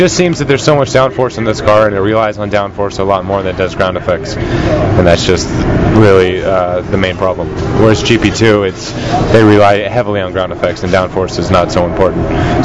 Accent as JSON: {"language": "English", "country": "United States", "said": "I'm coming over here as an American, and it's very rare. I think there's three of us right now."}